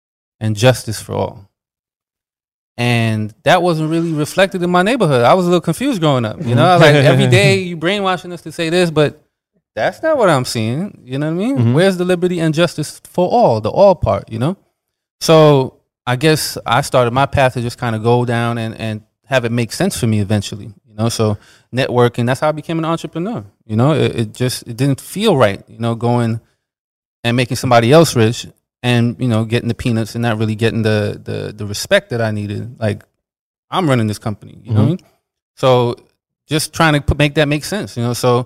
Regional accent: New York, United States; So growing up, like, I'm from New York too.

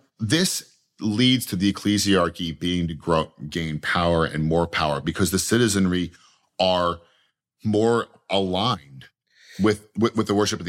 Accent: Philadelphia, Pennsylvania, United States; I grew up in Philadelphia with Italians to deal with it.

